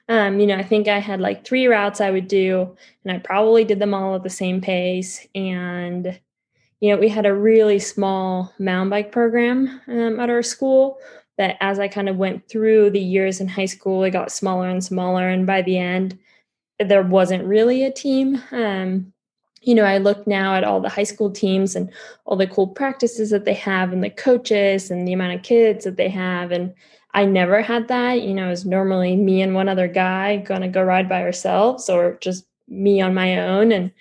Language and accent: English; Patagonia, Argentina; English is a second language; now in United States; when I was in Argentina, I grew up in the Patagonia. So the outdoors was really a way of life.